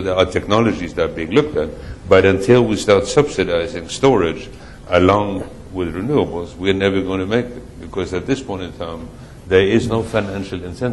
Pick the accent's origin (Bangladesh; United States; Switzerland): Switzerland; English is a second language; Well, my home country, Switzerland, used to be known as the battery of Europe